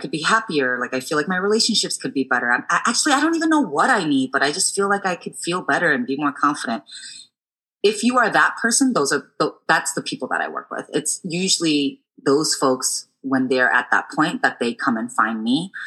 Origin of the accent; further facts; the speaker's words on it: Chicago, Illinois, United States; now in San Francisco, United States; I'm a Korean American daughter of immigrants. I was born and raised in Chicago. I currently live in San Francisco. I've been out here since 2007.